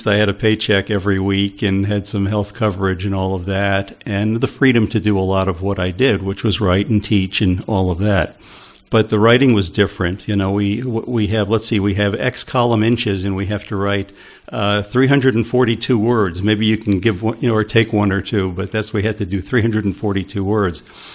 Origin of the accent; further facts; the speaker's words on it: New York City, New York, United States; Well, I grew up in New York City back in the 50s, and there were a lot of people there who were kind of different.